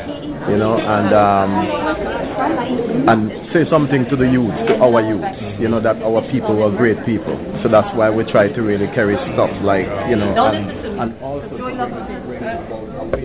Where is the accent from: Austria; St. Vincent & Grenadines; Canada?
St. Vincent & Grenadines; now in Maryland, United States; I'm based in Maryland, right? I'm from St. Vincent originally, you know